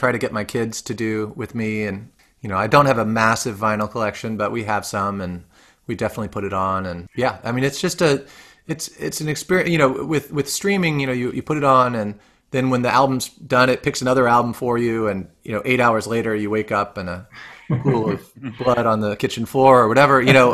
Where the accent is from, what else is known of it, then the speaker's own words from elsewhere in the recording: Gainesville, Florida, United States; my parents also taught at the University of Florida, where I grew up in Gainesville